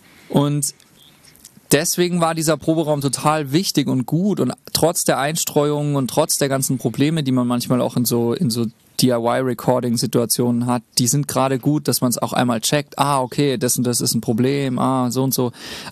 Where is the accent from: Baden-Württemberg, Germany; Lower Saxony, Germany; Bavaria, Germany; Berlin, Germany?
Baden-Württemberg, Germany; Heidelberg; born there; moved away; Ich bin in Heidelberg geboren, habe dann da eine Zeit gelebt und bin dann nach Österreich gezogen.